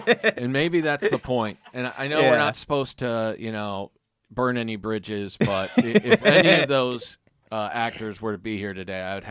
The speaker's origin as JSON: {"language": "English", "region": "Kansas", "country": "United States", "tie": "born or raised there", "said": "I grew up in Kansas, mm-hmm. and I grew up in the suburbs, but we're pretty close to where things get rural."}